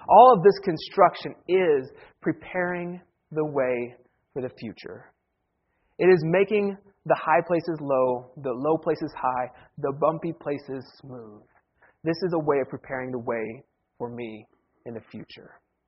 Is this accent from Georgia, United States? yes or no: no; Ohio, United States; And remember, I come from Ohio. I come from the land where we have four seasons.